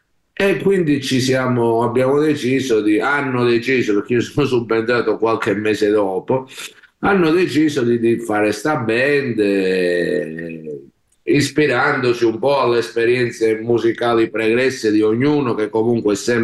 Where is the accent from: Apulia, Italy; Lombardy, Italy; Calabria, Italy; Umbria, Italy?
Calabria, Italy; Cosenza; sono di Cosenza, calabrese.